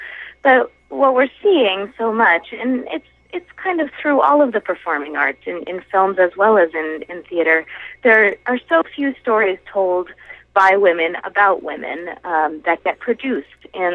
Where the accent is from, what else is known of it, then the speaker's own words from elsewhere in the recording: Massachusetts, United States; I'm from Massachusetts and went to take some classes